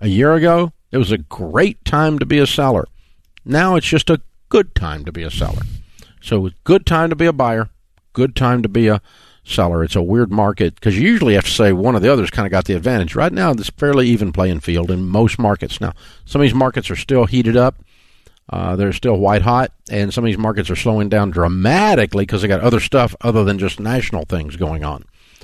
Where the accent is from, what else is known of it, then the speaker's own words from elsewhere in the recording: Tennessee, United States; I'm from Tennessee.